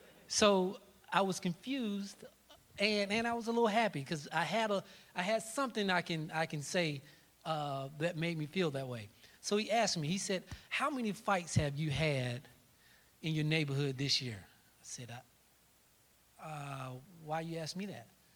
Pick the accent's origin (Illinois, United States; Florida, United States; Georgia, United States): Florida, United States; Tallahassee; I'm from Tallahassee, born and raised here. I grew up in Joe Lewis Housing Projects.